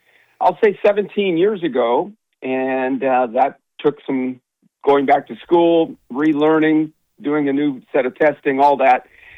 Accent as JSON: {"language": "English", "town": "Portland", "region": "Oregon", "country": "United States", "tie": "born or raised there", "said": "I am an Oregonian from years past. I grew up in Portland, went to school, University of Oregon"}